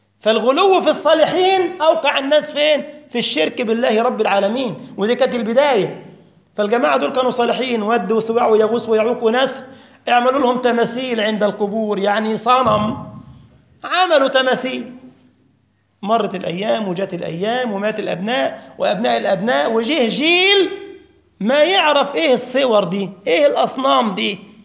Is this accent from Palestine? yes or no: no; Egypt; السواقين عندنا في مصر يقول لك والطريق اللي أنا ماشي عليه ده، شرك بالله.